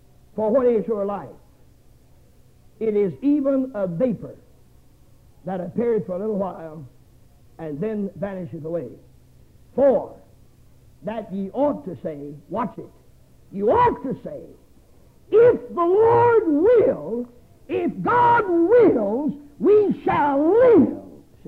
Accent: South Carolina, United States; I come from South Carolina.

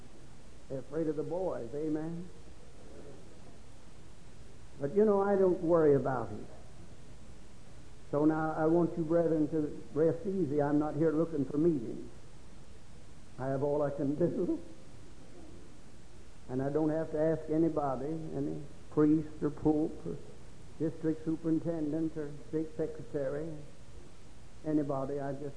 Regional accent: West Virginia, United States; now in Florida, United States; I moved from the mountains. I moved from West Virginia. I've gone back to Florida. Down in Florida to fight the mosquitoes and the alligators. Brother back yonder from Miami. Amen. Well, I'll tell you. I'm a West Virginian. I'm proud of it.

